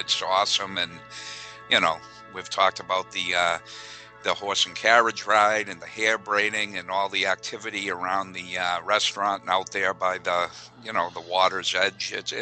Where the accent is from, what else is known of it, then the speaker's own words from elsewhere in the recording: New England, United States; I'm from New England up north, and you know, I like the South